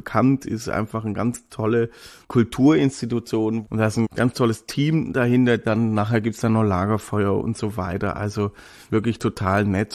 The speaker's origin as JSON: {"language": "German", "region": "Baden-Württemberg", "country": "Germany", "tie": "born or raised there", "said": "Sobald ich den Slang höre, bin ich halt in meiner Heimat wieder."}